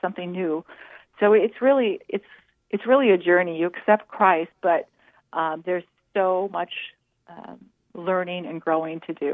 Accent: St. Paul, Minnesota, United States; Well, I grew up in St. Paul, Minnesota.

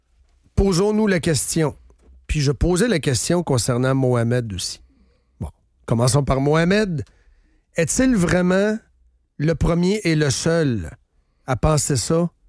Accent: Trois-Rivières, Quebec, Canada; Je viens de Trois-Rivières.

